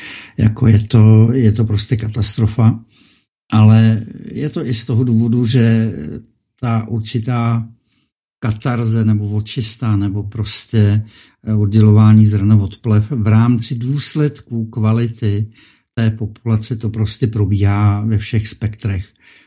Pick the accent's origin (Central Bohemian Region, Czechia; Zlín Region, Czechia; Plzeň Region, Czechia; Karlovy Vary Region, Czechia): Plzeň Region, Czechia; Bor; jelikož jsem vyrůstal v Borou Tachova, na Tachovsku mám hodně známých